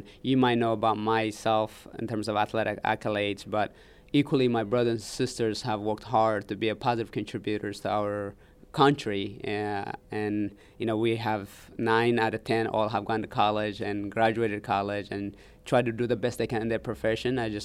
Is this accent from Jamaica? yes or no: no; Eritrea; You know, growing up in Eritrea where I was sometimes so hungry